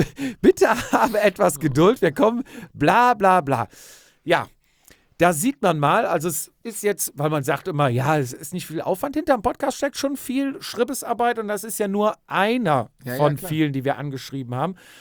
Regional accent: Cologne, North Rhine-Westphalia, Germany; Ja, wir kommen aus Köln.

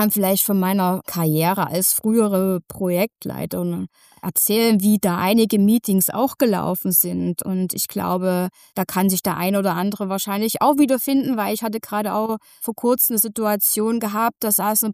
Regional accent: Germany; Wir als Deutsche sind da vielleicht, und bin da genauso geprägt

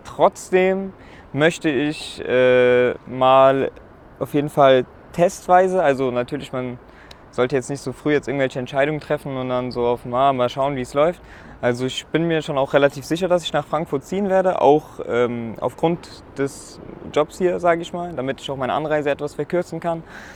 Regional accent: Iran; dann meine Heimat, Iran.

